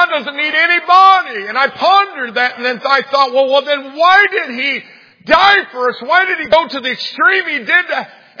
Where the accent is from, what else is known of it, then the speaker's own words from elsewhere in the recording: Brazil, Indiana, United States; also born or lived in Greencastle, Indiana; We moved from Greencastle, Indiana to Brazil, Indiana. My dad bought a little mini farm, and across the street from us … unchurched, unsaved, four little kids. I was 5 years of age.